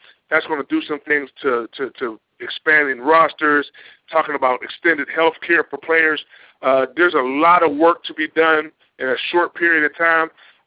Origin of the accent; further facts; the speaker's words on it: Pittsburgh, Pennsylvania, United States; I'm born and raised in Pittsburgh, man. I'm going to be here for the rest of my life.